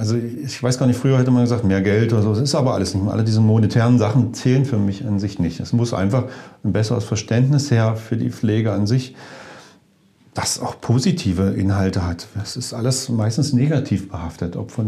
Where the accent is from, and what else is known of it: Dessau, Saxony-Anhalt, Germany; born there; also born or lived in Bad Düben